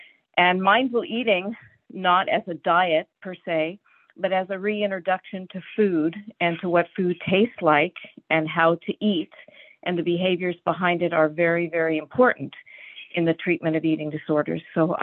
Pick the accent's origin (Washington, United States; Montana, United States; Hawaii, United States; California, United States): California, United States; San Diego; I am from San Diego, California.